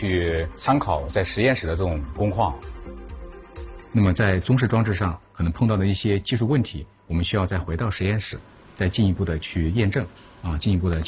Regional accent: China; 我们也形成了我们中国人自己的这个二氧化碳的捕集技术

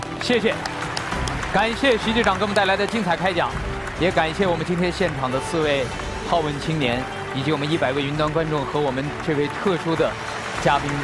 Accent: Wuhan, Hubei, China; 是因为我是武汉人，我是一个武汉人，尽管当时疫情最严峻的时候我不在家乡

